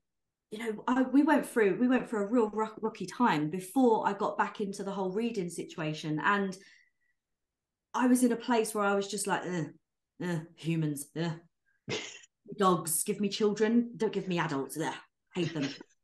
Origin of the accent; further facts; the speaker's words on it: United Kingdom; they say that my books are very British. I never thought that before. Because I'm just reading them as a British person.